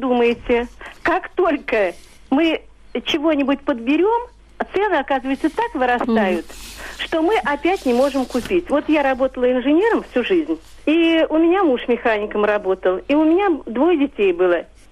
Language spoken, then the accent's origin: Russian; Moscow, Russia; Я из Москвы.